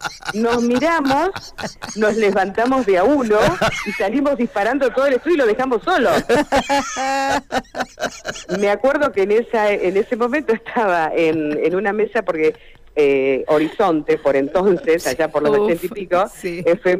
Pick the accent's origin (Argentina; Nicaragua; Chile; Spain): Argentina; Santa Fe; yo soy santafesina, ¿no?